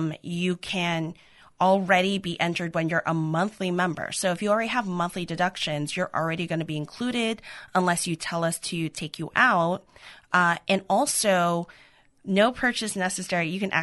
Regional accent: New York, United States; now in Portland, United States; being the New Yorker that I am, and I'm going to, go down with those colors into the grave, I still get excited learning more about, you know, my new city.

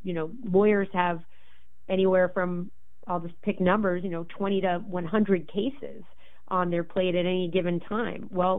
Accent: New York, United States; I grew up in New York. It is the melting pot of the United States.

